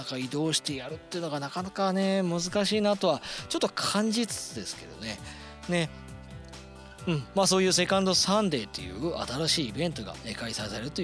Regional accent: Itami, Hyogo, Japan; 私の地元でございます伊丹です。

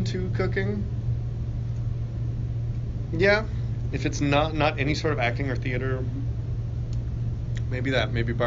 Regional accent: Texas, United States; Okay. So I'm Texan, so I feel obligated to say beef.

